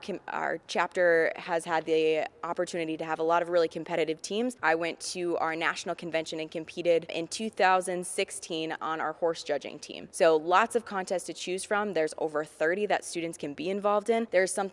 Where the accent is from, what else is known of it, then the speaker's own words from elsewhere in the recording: Grand Rapids, Minnesota, United States; I'm originally from Grand Rapids, Minnesota. I hail from the Grand Rapids FFA chapter